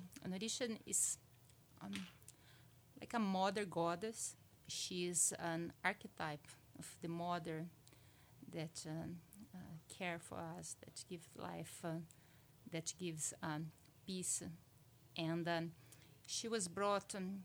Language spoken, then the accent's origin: English; Brazil; Yes, I am from Brazil.